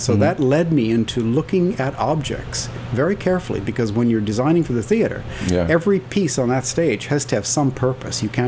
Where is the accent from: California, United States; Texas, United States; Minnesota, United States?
Minnesota, United States; now in New York, United States; I grew up in Minnesota, absolutely. One of the many, many members of the Midwestern Mafia that headed east to New York.